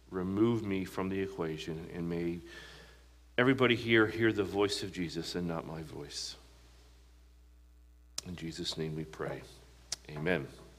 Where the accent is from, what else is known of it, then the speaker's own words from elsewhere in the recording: United States; growing up in America, we have never been ruled by a king.